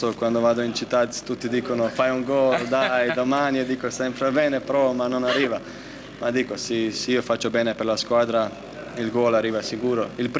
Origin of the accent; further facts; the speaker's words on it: Croatia; Italian is a second language; sono andato a Austria, sono contento, ma sono un croato.